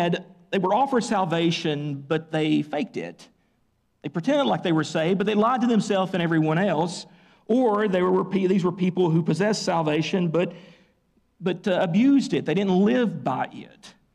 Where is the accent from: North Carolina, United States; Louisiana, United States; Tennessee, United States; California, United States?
Tennessee, United States; Now, I know that's not good English, but I'm from Tennessee, so I know you will forgive me.